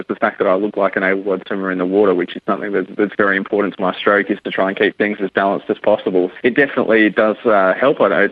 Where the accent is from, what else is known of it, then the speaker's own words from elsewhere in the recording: Adelaide, South Australia, Australia; growing up in Adelaide.